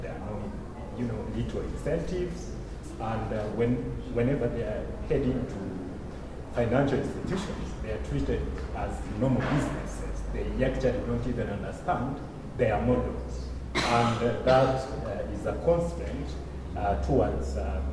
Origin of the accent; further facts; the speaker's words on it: Rwanda; I'm a journalist from Rwanda.